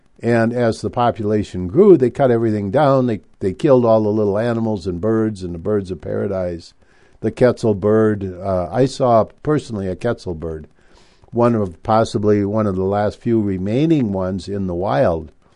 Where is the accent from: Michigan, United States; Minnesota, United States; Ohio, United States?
Minnesota, United States; moved away as an adult; also born or lived in Mexico; I grew up in Minnesota, but then after I got out of college, I went to Mexico to follow my nose and adventure.